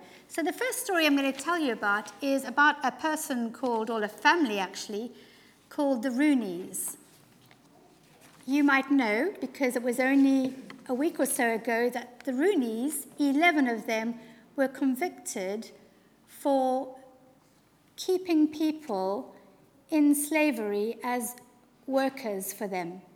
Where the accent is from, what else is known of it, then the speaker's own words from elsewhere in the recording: Zimbabwe; now in United Kingdom; They're some of the first people my family and I met when we came from Zimbabwe to UK about 18 years ago.